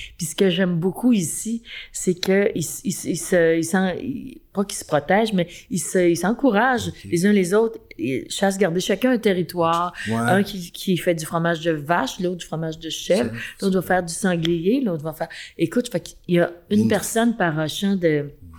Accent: Saint-Sulpice, Quebec, Canada; Moi, je suis née, en fait, j'ai grandi dans la Naudière, à Saint-Sulpice, précisément. Par la suite, j'ai eu un autre 25 ans à la Valdrie, donc le village voisin. Mais j'ai toujours travaillé à Montréal.

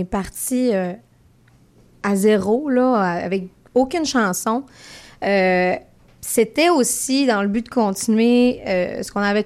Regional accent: Quebec, Canada; accent: Lac-Saint-Jean; avec mon accent du Lac-Saint-Jean

